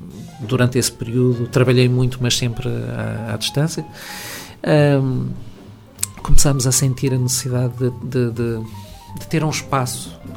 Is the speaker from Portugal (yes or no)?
yes; Lisbon, Portugal; eu sempre fui menino da cidade. Eu nasci em Lisboa e sempre vivi em contexto mais urbano